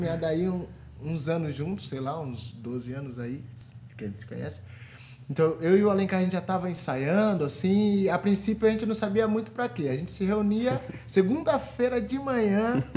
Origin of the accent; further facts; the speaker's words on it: São Paulo, Brazil; Não, eu sou de São Paulo.